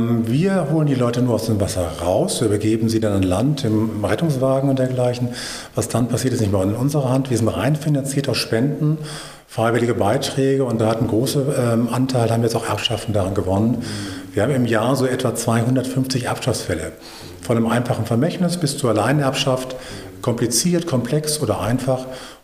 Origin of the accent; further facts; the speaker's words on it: Rhineland, Germany; Ich bin ja Rheinländer